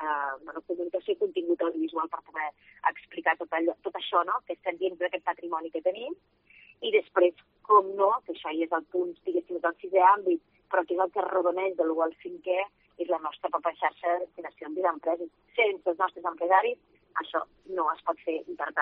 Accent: Catalonia, Spain; Jo, saps que soc del Priorat i ho he vist durant molts anys

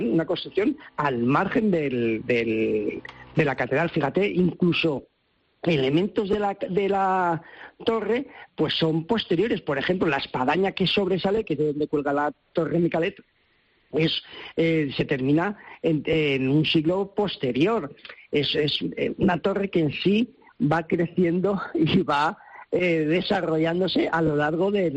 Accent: Valencian Community, Spain; un poco como somos los valencianos, ¿no?

